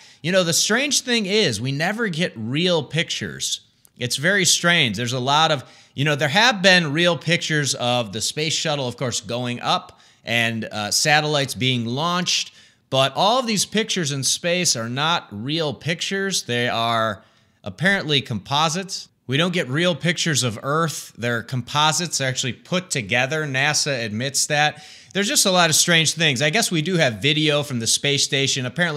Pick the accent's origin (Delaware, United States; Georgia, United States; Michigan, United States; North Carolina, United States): Michigan, United States; I want to highlight an article from the Detroit Free Press, my home state of Michigan.